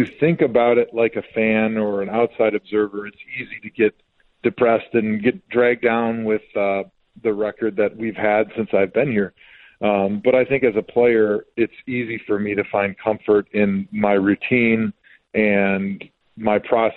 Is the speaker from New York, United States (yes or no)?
no; Wisconsin, United States; Typically, Green Bay was one of the spots, being that I was from Wisconsin